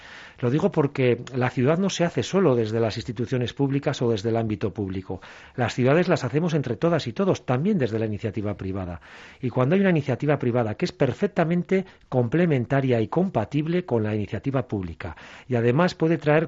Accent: Basque Country, Spain; porque todas y todos somos vascos, todas y todos somos hermanos

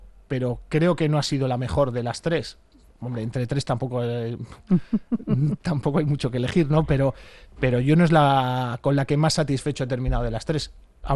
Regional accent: Santurtzi, Basque Country, Spain; conocí que en Santurchi, mi pueblo, había una asociación

